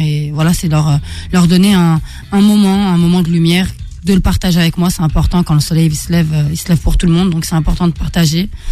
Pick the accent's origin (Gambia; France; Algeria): Algeria; Voilà, je suis algérienne, je suis franco-algérienne, donc c'est mon identité